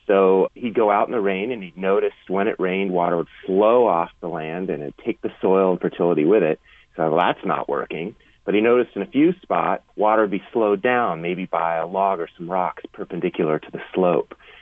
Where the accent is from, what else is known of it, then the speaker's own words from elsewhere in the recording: Tucson, Arizona, United States; my drive was initially kicked in by growing up in Tucson, a dry land community, and seeing our water situation get worse over time